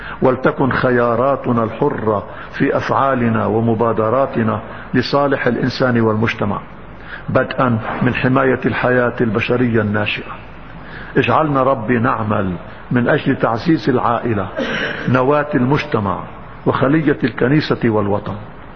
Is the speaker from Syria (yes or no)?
no; Lebanon; بس انا ما انا كمواطن لبناني ما بقبل انه تستعملوا المؤدرات الدولة لخراب شعبها